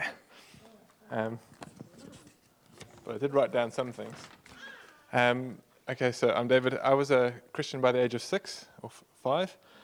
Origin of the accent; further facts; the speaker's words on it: South Africa; So I grew up in South Africa, so we had a African woman that lived with us, looked after my grandmother who had dementia.